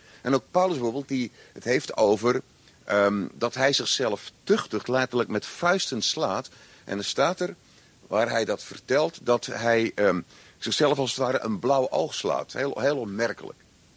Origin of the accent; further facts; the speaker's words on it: Krabbendijke, Zeeland, Netherlands; ik kom uit Zeeland, plaats Krabbendijke. Toen ik daar op de school zat van de gereformeerde gemeente, de Julianenschool